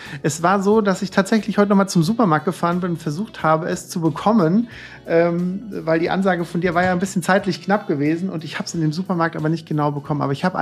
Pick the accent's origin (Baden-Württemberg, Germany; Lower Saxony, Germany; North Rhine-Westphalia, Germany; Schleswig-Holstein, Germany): North Rhine-Westphalia, Germany; Cologne; bei uns in Köln sagt man ja Bütchen